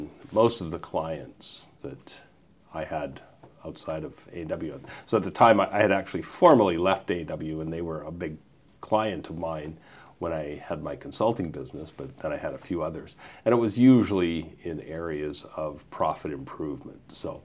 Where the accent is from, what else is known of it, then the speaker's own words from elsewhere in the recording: Regina, Saskatchewan, Canada; So I started probably when I was younger than you are now. I started in high school. I grew up in Regina